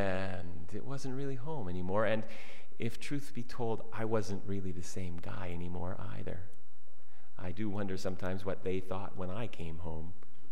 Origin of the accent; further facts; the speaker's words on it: Canada; I am Canadian. Canada is home to me. I have always had a strong sense of rootedness in this country